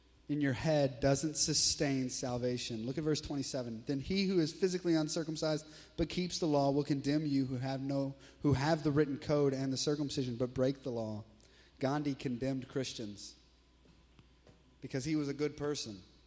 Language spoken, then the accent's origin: English; the South, United States; Because we're from the South, most of you were in church at age one.